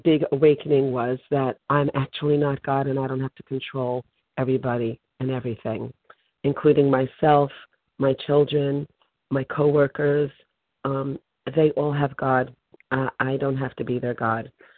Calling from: New Jersey, United States; I'm calling from New Jersey, Central New Jersey.

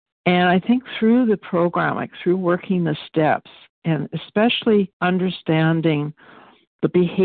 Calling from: British Columbia, Canada; I'm calling in from British Columbia, Canada.

